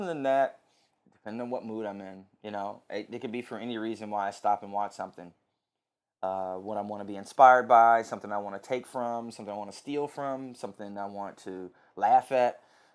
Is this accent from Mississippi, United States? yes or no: no; Flint, Michigan, United States; now in Los Angeles, United States; I'm from Detroit, I'm from Michigan, I'm from Flint, actually.